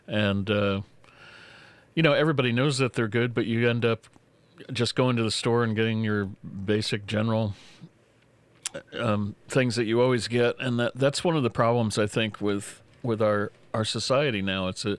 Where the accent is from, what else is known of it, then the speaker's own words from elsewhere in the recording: New Jersey, United States; I'm originally from New Jersey, and of course, you got the Italian food and you know, pizza and all that kind of stuff that is unique to that area.